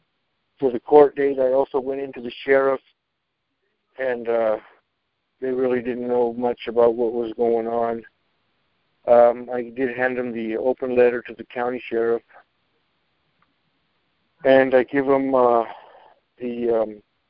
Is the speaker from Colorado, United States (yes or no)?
yes; Colorado, United States; I'm from Colorado.